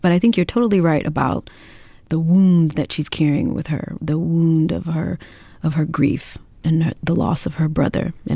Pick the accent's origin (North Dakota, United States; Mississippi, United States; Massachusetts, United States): Mississippi, United States; DeLille; a fictional twin of my hometown, mm-hmm. DeLille, Mississippi.